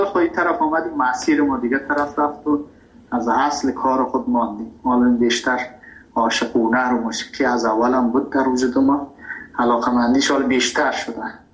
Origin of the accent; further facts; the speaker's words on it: Afghanistan; now in Iran; ما مهاجر شدیم در ایران، من ایران که رفتم تحصیل